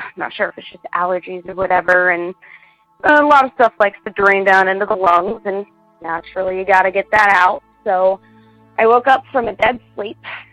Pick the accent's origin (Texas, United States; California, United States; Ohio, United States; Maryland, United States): Ohio, United States; I'm from Ohio.